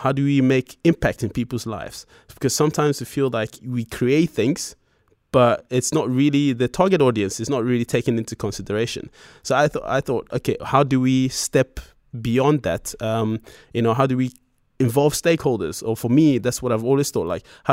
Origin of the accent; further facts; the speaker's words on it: Nigeria; I grew up in Nigeria, a country that happens to be, you know, rich with natural resources, but the distribution of those resources hasn't always been fair.